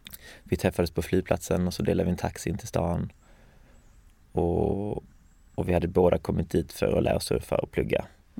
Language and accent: Swedish; Falsterbo, Skåne, Sweden; jag växte upp i Skåne Falsterbo, som ligger i sydvästra Skåne, precis vid vattnet där. Jättevackert.